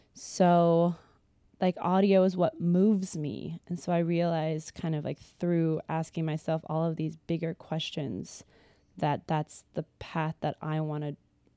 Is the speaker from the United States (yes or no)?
yes; Columbus, Ohio, United States; I come from Columbus, Ohio, and I do lots of different things.